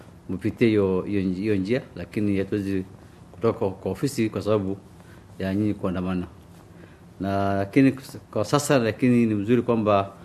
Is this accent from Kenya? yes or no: yes; Kenya; Na kama Wakenya, kama Mkenya, mimi nilikuwa nasikia mbaya